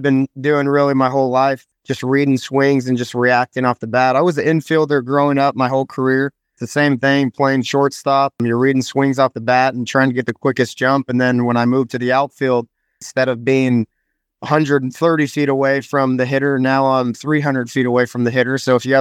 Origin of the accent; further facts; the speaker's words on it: Fontana, California, United States; Grew up in Fontana, California. Yeah, we just a park right by our house.